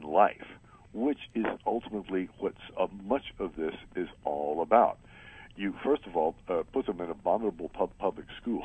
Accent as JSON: {"language": "English", "town": "Atlanta", "region": "Georgia", "country": "United States", "tie": "born or raised there", "said": "I grew up in Atlanta near a creek. So we had snakes back there."}